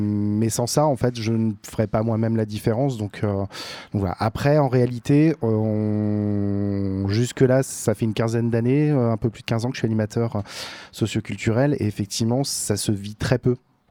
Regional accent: Centre-Val de Loire, France; donc moi je suis de Gâtine-Racan

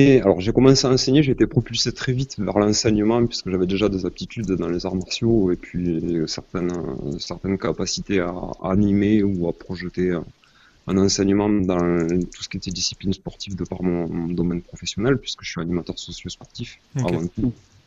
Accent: south of France, France; accent: southern French; dans le Tarn-et-Garonne, dans le sud de la France, je pense que ça s'entend de par ma voix.

